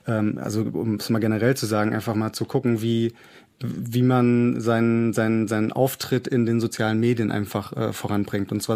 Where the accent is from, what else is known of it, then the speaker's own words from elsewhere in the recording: Saarland, Germany; Als Saarländer hatte ich natürlich keine Waterloo-Momente im Saarland direkt